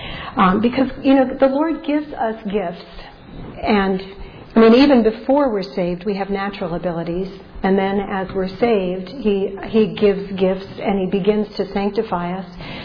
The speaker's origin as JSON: {"language": "English", "region": "California", "country": "United States", "tie": "born or raised there", "also_born_or_lived": "Florida / Virginia", "said": "I grew up in a Navy family. We moved around a lot. I was born in Florida. We moved to California. I mostly grew up there. We moved to Virginia, and I went to high school and college in Virginia"}